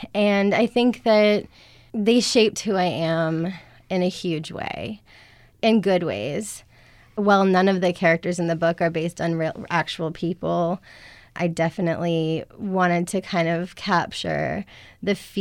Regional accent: Marshfield, Massachusetts, United States; Hopewonk, Massachusetts is based on my hometown, Marshfield.

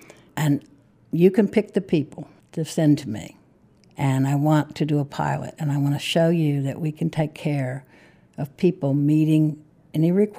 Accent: War, West Virginia, United States; I was born in War, West Virginia, which is the southernmost city in West Virginia, and I spent my early years there.

